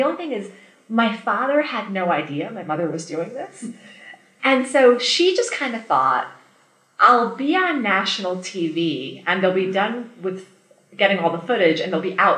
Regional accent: New York City, New York, United States; I would highly recommend for anyone visiting my hometown, New York City, to visit Ellis Island Museum.

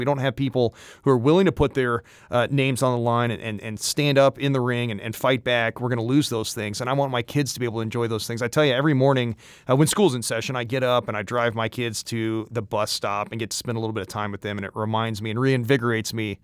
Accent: Missouri, United States; I grew up in Mid-Missouri, went to the University of Missouri on an Army ROTC scholarship in 1999

